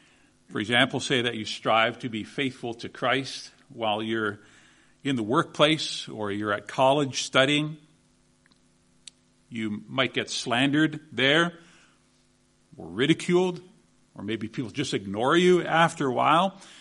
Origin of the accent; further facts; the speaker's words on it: Canada; In my home country of Canada